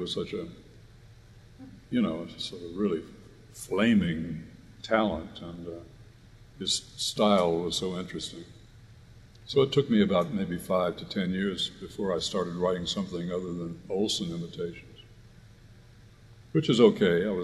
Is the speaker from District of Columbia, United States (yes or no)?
yes; Washington, District of Columbia, United States; also born or lived in Nashville; I mean, I was born in Nashville, but never lived there. My father got a job, and that was the Depression. He got a job in Washington, and I was lucky enough to be brought up in Washington, went to school there.